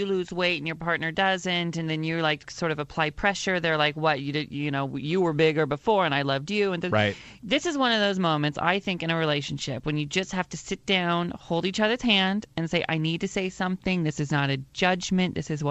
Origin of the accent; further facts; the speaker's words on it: Mount Vernon, Washington, United States; Because yeah, you know, I'm from Washington State.